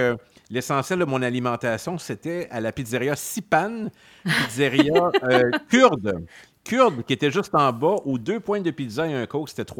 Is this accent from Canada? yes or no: yes; Matane, Quebec, Canada; born there; Né à Matane d'une famille normale, pour reprendre les paroles de … 1975, à Matane, d'un père enseignant au secondaire avec une formation classique